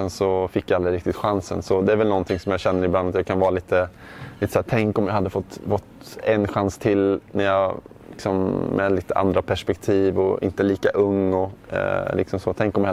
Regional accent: Värmland, Sweden; jag var från Värmland.

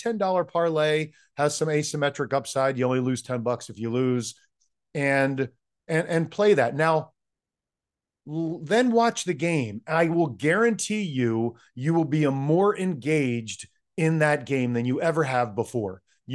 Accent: New Jersey, United States; I'm not generally very good at that and learned early because I grew up around Atlantic City with blackjack, et cetera.

